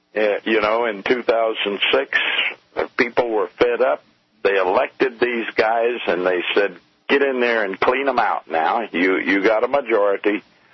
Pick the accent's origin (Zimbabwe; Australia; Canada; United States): United States; Texas; I've never followed politics most of my life, and I grew up in South Texas where they used to have some of the dirtiest politics there ever was.